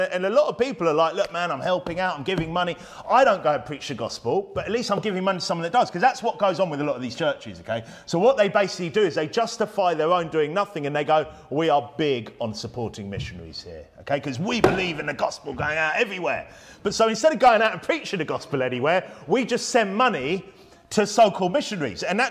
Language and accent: English; England, United Kingdom; So look, I'm an English speaker, yeah? I don't speak another language well enough to even consider myself semi-fluent, okay? I'm like most English people in this station who are like that.